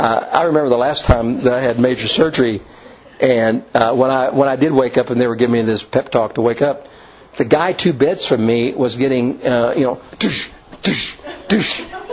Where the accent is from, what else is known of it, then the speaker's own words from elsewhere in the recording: Kentucky, United States; I'm from Kentucky. You know, I'm a little hick kid with no, I don't have a lot of travel experience